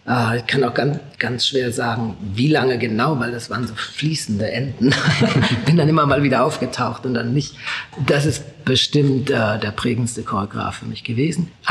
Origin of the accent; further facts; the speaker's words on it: Aschaffenburg, Bavaria, Germany; now in Munich, Germany; Ich bin in Aschaffenburg groß geworden und bin dann für meine Ausbildung nach München gekommen.